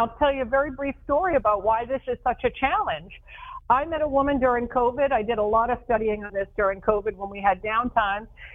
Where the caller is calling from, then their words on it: Pensacola, Florida, United States; I am in Pensacola, Florida today, up in the panhandle, right on the border.